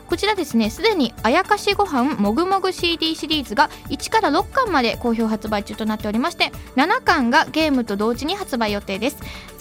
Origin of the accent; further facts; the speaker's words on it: Nagano, Japan; 私長野出身なので、